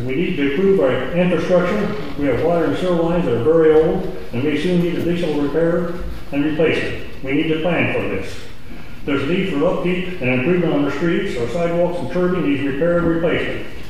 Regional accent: Dalton, United States; I grew up in Dalton and went to Hillsborough Community High School.

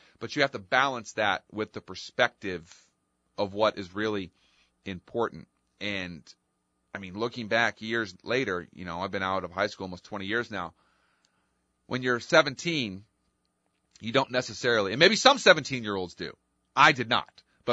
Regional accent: Bunker Hill, United States; as soon as I told Terry that I was from Bunker Hill, did you play for Coach Lafka?

